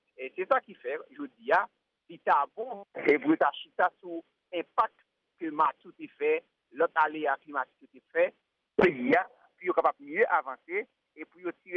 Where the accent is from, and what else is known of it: Haiti